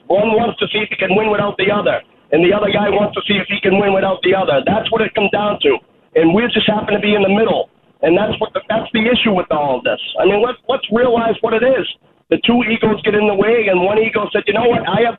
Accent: Boston, Massachusetts, United States; now in Orlando, United States; And, you know, I'm from Boston. I've just moved down to Orlando.

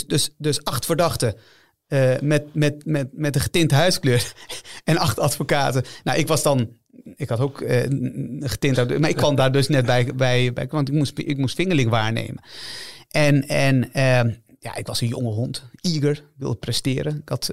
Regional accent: Utrecht, Netherlands; Ik heb gewoond in Hoofdvecht. Ik ben opgegroeid in Hoofdvecht. Dat is ook niet een wijk om naar huis toe te schrijven. Zuilen heb ik ook gewoond eventjes.

